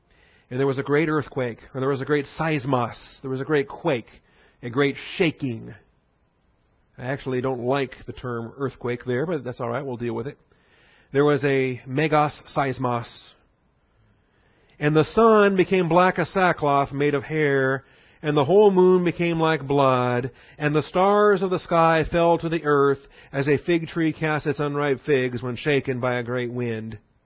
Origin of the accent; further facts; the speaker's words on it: Washington, United States; You know, I was a kid when Mount St. Helens exploded. I grew up in Washington State